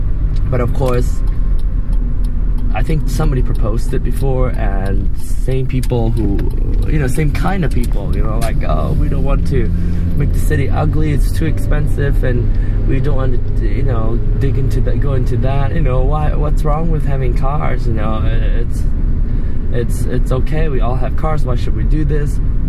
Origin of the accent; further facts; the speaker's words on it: Penang, Malaysia; my hometown in Penang, Malaysia.